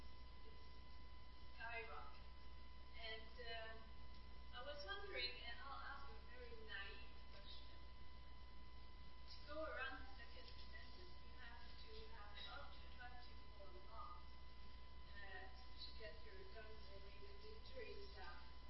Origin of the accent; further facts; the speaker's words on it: Canada; I'm from Canada, and all this is very foreign for me.